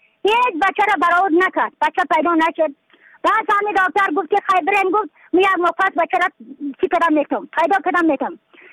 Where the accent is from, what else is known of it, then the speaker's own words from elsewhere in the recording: Yaftal, Badakhshan, Afghanistan; از بدخشان هستم، مرکز بدخشان ولسوالی یفتل پایان قیره وینگ.